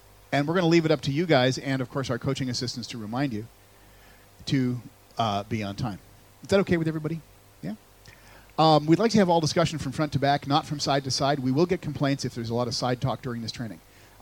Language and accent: English; United States; And I admit that I don't speak English. I'm an American.